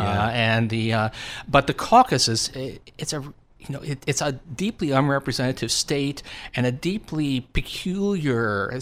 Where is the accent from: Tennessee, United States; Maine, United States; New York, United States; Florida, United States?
New York, United States; Long Island; I'm a bull, and you know I grew up on Long Island.